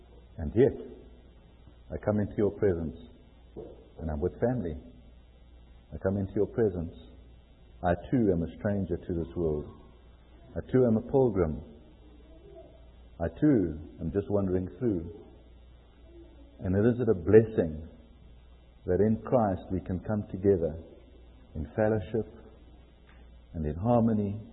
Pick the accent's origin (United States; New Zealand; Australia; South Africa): South Africa; accent: South African English; Because I'm speaking a South African English.